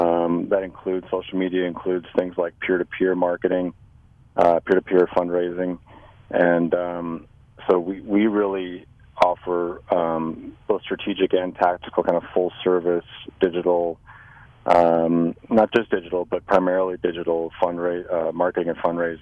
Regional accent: Watertown, South Dakota, United States; Well, I was raised to spend most of my life growing up in Watertown, and still have a son at SDSU who runs track.

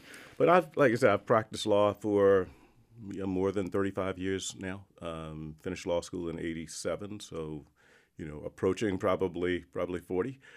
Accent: South Carolina, United States; I grew up in South Carolina.

